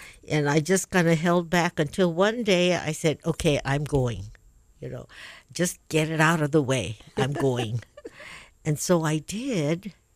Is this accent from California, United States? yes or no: no; Moiliili, Hawaii, United States; I'm really a Moilili girl. I grew up on Poha Lane, if people know that, by the old stadium.